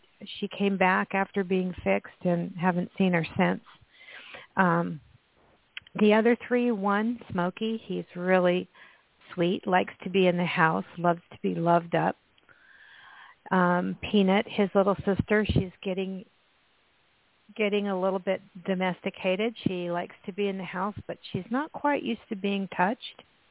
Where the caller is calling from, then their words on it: California, United States; I'm calling from Northern California.